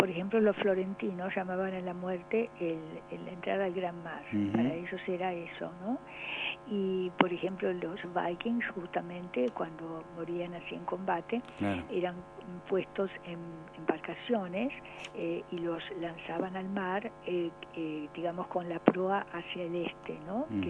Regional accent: Japan; Yo soy japonesa, ¿verdad? Entonces, en el Japón no hay hipocresía.

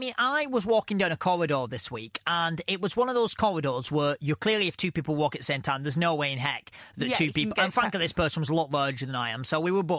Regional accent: United Kingdom; Do you think we're rude as British? Do you think we're the rude individuals?

